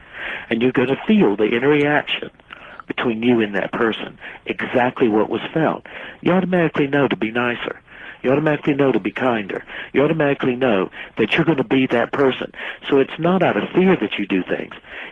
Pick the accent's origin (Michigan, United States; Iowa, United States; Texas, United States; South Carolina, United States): South Carolina, United States; I come from South Carolina, you know, and everybody goes to hell in the Deep South.